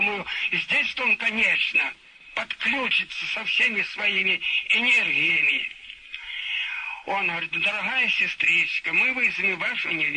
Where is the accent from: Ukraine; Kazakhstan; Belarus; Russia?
Belarus; Berezino, Minsk Region; Я говорю: из Белоруссии, из Березино.